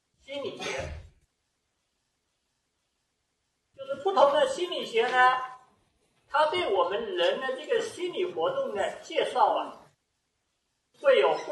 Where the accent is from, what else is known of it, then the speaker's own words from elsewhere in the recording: China; 其实这里面是包含着我们中国人讲的知、情、意。